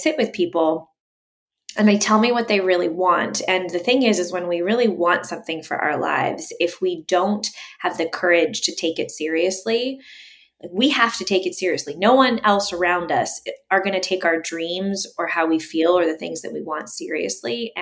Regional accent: Canada; I'm Canadian. I was living in Edmonton, Alberta at the time.

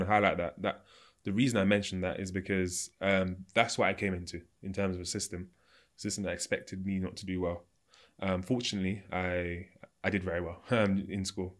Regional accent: United Kingdom; So there was definitely a lot of pride growing up in being Jamaican, and I saw lots of Jamaican culture in Britain.

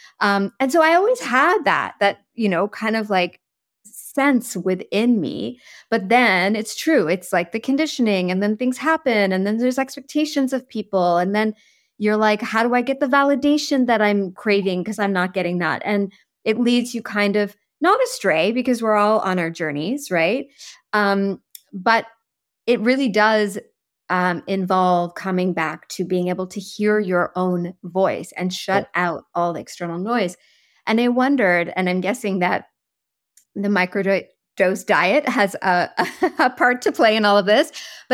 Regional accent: St. John's, Newfoundland and Labrador, Canada; also born or lived in Halifax; because I grew up on the East Coast of Canada. So I grew up in St. John's, Newfoundland, and in Halifax. So small places

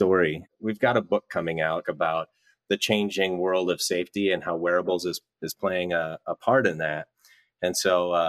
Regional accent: Cedar Rapids, Iowa, United States; there was a pretty catastrophic accident in my hometown of Cedar Rapids.

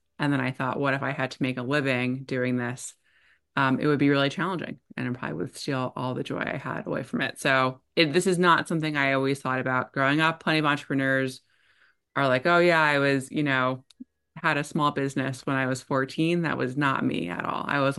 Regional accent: New Jersey, United States; So I grew up in New Jersey, and which I live in now. I was out of New Jersey for a bit, but came back home.

